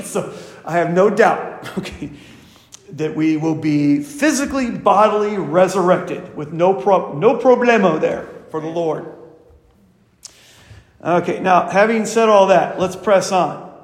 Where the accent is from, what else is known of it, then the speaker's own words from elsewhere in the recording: Tipton, United States; I remember a funeral director from my hometown in Tipton.